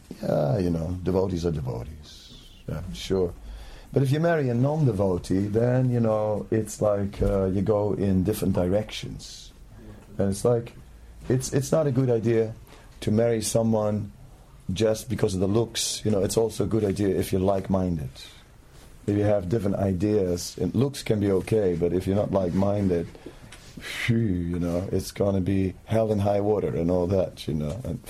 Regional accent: Netherlands; I'm from Holland

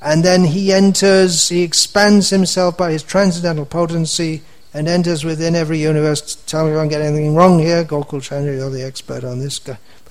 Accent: England, United Kingdom; I am an Englishman, I am almost 64 years old, this body is me

